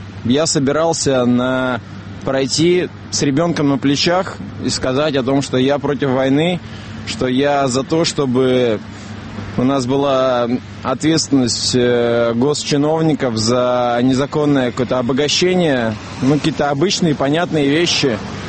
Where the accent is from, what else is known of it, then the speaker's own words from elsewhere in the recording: Moscow, Russia; Я живу, я москвич